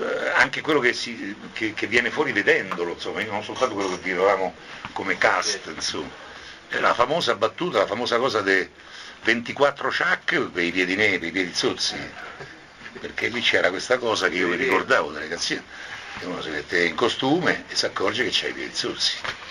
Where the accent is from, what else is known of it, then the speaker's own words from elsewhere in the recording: Rome, Lazio, Italy; born there; io sono nato a Roma, via Giulia. Però mio padre era di Portinari. Venuto a Roma prestissimo, era di Portiano, via Amelia.